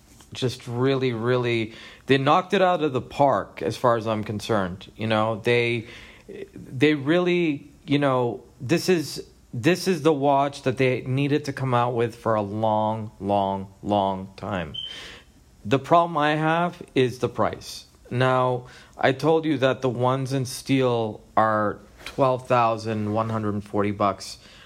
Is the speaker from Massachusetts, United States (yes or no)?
yes; Boston, Massachusetts, United States; now in Las Vegas, United States; I'm from the East Coast. I'm from Boston originally.